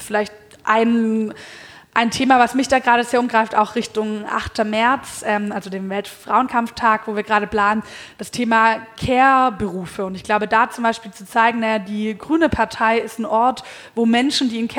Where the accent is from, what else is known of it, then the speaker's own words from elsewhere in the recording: Baden-Württemberg, Germany; Aber wenn man dann nach Brandenburg rausgeht oder irgendwie ins schwäbische Land, wo ich herkomme, da können die Leute auch damit nichts anfangen.